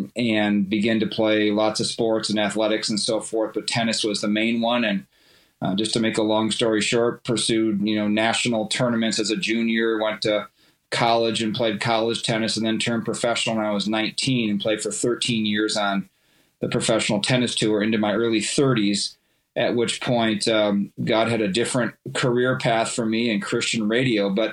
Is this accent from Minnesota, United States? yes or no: yes; Minnesota, United States; Yeah, well, I live in Minnesota, first of all. I was born and raised here in the West Metro of the Twin Cities.